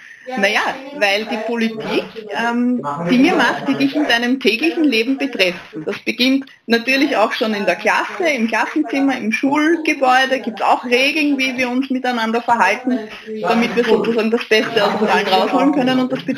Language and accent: German; Lower Austria, Austria; mein Bundesland, aus dem ich komme. Ich komme aus Niederösterreich.